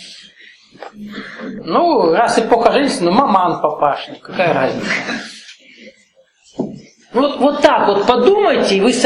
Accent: Nalchik, Kabardino-Balkaria, Russia; Я вырос на Кавказе, школу закончил. У Нальчики.

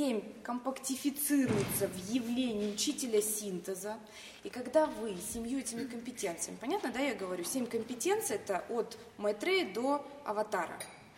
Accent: Moscow, Russia; Я из Москвы, глава подразделения.

